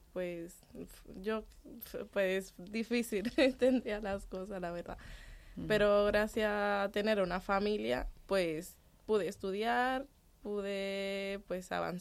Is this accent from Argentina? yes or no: no; Dominican Republic; Mi madre estaba en República Dominicana, de donde soy.